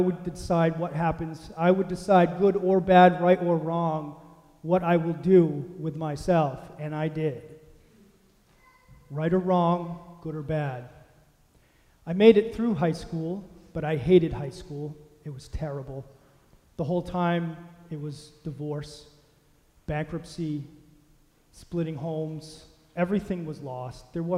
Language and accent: English; Maine, United States; I grew up here in Maine, two loving parents, little brother, pretty normal in the very beginning of my life for the first couple of years.